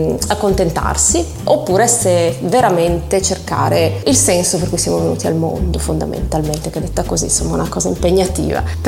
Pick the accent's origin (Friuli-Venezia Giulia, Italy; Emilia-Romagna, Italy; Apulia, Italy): Friuli-Venezia Giulia, Italy; Udine; Io sono nata a Udine, sono sempre vissuta qua e penso che Udine sia il mio nido, fondamentalmente non mi sono mai spostata, sono molto stanziale.